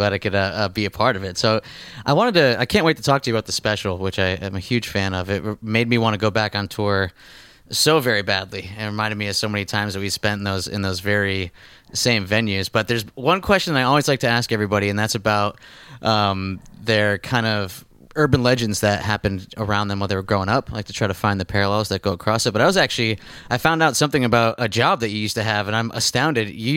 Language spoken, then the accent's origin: English; Scranton, Pennsylvania, United States; Oh yeah, that's such a great point about growing up in the Northeast area like that. Like Scranton was northeastern Pennsylvania, right above the Poconos.